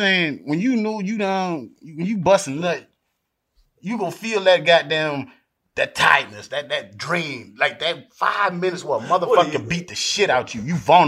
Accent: United States; At least I'm an American in America.

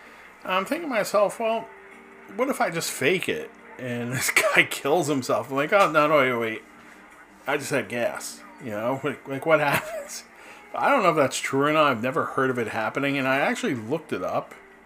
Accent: New Jersey, United States; And growing up in the Jersey Shore, I used to go out blue fishing all the time on the charter boats.

